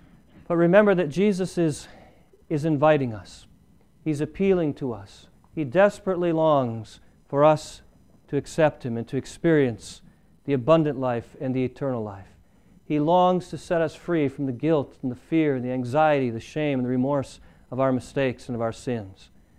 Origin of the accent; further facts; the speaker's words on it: Illinois, United States; not far from where I grew up in Illinois.